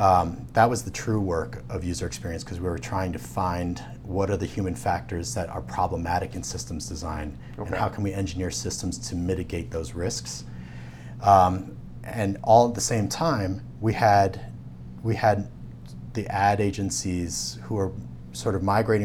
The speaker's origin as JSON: {"language": "English", "region": "Tokyo", "country": "Japan", "tie": "born or raised there", "said": "Because I grew up in Tokyo, even though I studied at the American School in Japan, and more or less grew up as an expatriate"}